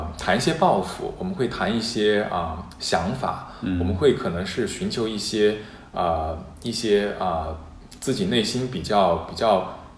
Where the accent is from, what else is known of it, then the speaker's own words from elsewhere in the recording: South China, China; 因为我是南方人，可能我就觉得北京过于大了一点